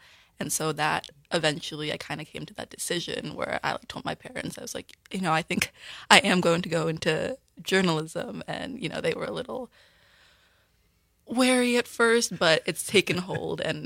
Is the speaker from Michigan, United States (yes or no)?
no; Connecticut, United States; also born or lived in New Bedford / Houston; I am from Connecticut. I was actually born in New Bedford, Massachusetts.